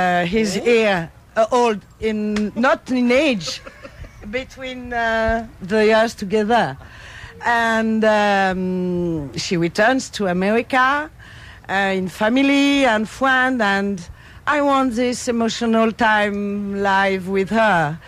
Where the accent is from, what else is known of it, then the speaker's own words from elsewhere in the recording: Corsica, France; Corsica. And little island in the south.